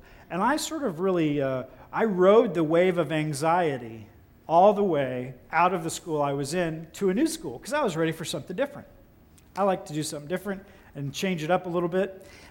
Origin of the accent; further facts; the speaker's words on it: Huber Heights, Ohio, United States; I grew up in Ohio, as many of you know, and in Huber Heights, Ohio, there was a levee that did not pass